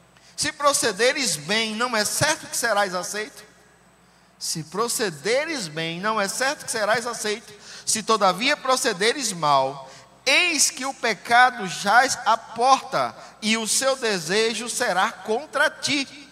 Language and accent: Portuguese; Pernambuco, Brazil; E às vezes as pessoas lá do meu estado dizem que pernambucano é assim.